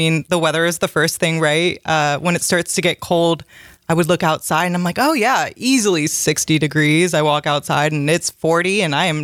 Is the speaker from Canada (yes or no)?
no; California, United States; oh, I am Californian because I am freezing.